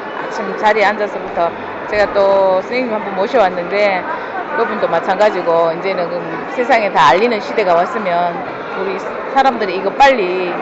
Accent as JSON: {"language": "Korean", "region": "Daegu", "country": "South Korea", "tie": "born or raised there", "said": "제 고향 대구가 훨씬 더 많은 축복을 받는 도시구나"}